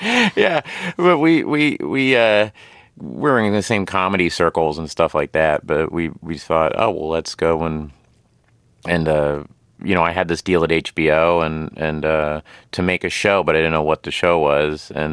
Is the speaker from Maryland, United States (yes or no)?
no; Tulsa, Oklahoma, United States; It was essentially me playing someone I grew up with in Tulsa, Oklahoma.